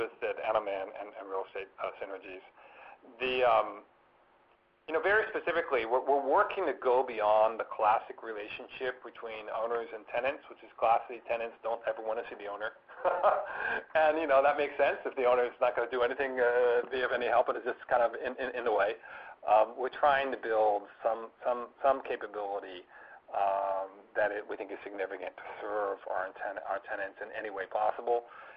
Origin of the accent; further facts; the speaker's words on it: United States; I'm American, you can probably tell from my accent